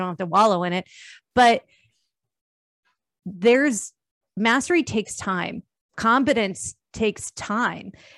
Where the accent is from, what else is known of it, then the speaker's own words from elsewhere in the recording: New Jersey, United States; I'm from Jersey.